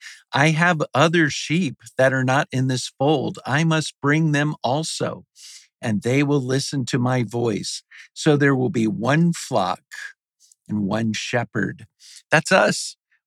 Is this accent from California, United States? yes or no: no; Virginia, United States; moved away as an adult; I grew up in Virginia, and of course, our rival state that we would make little jokes about was West Virginia. But I've lived in Georgia for 30 years